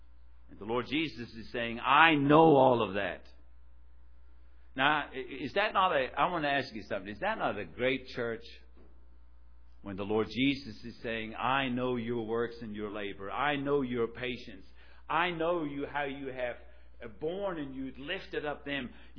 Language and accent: English; Germany; moved away as an adult; Those of you visitors that are here this morning, I'm born and raised in Germany. Came over here at the age of 19. I've been living here since then, off and on.